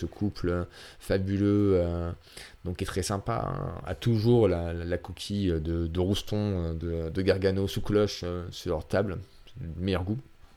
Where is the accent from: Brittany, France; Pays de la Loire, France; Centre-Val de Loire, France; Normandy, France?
Normandy, France; puisque je suis Normand, et Normands sont connus pour pas prendre de décision quand c'est tendu comme ça.